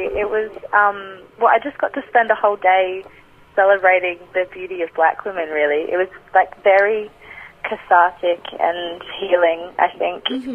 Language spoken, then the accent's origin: English; Australia; as a black woman growing up in Australia, being a woman of colour has always been quite a huge part of my identity